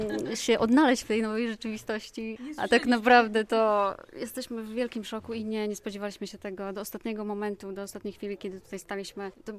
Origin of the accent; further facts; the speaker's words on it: Białystok, Podlaskie Voivodeship, Poland; jesteśmy dumni, że akurat sami jesteśmy z Białegostoku i jest tutaj tylu melomanów